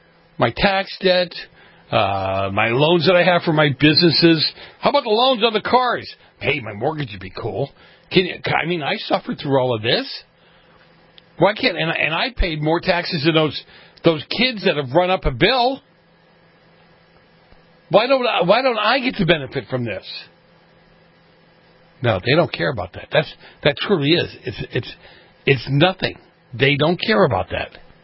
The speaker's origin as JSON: {"language": "English", "town": "Boston", "region": "Massachusetts", "country": "United States", "tie": "born or raised there", "said": "I grew up in Boston. Reminded him of Boston."}